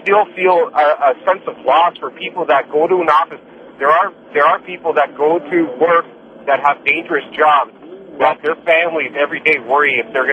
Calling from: Toronto, Ontario, Canada; I'm calling from Toronto, Canada also.

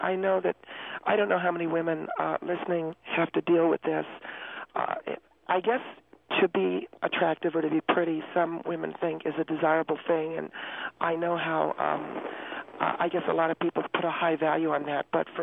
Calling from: California, United States; Yes, in the San Fernando Valley.

